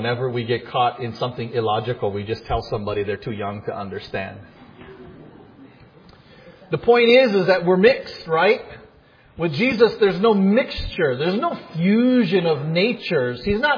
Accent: Hawaii, United States; kids growing up in Hawaii, because we're all kind of chop suey. Kids always learn all of their ethnicities, right? Where, you know, like for me, I always grew up with this chant in my head. I'm Scottish, Irish, English, Dutch, Indian, Filipino.

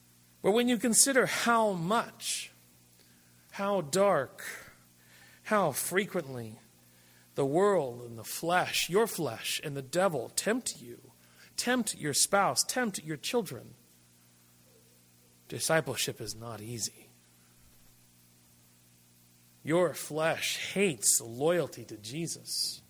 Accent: United States; After all, I'm an American. We don't tend to lack all that much.

